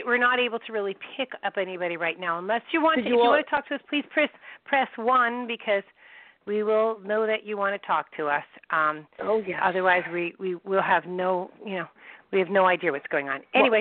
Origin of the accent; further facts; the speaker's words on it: North Merrick, New York, United States; Tomorrow night I have a fundraiser back in my hometown of North Merrick, where I grew up.